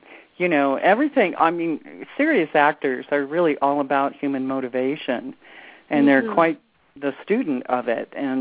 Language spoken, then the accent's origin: English; Hollywood, California, United States; heavily laced with street language because I grew up in Hollywood.